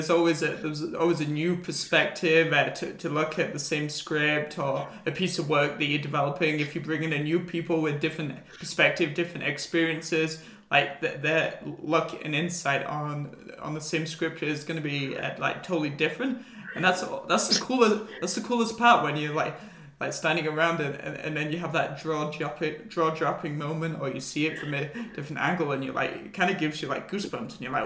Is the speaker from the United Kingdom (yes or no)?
yes; England, United Kingdom; because we're both obviously from England